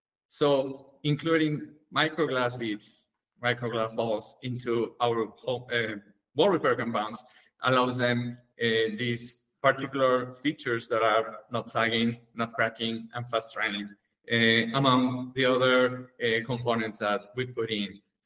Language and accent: English; Mexico; English is a second language; So I come from Mexico, and back there we rely a lot in gypsum.